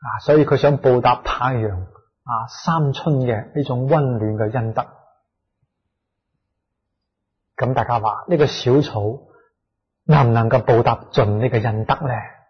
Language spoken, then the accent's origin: Cantonese; Guangzhou, Guangdong, China; 咁我系广州人咯，所以从细咧都系讲啲广州方言啊，广州话。啊，咁啊。我妈咪咧系教我呢首诗，先教识我讲国语嘅。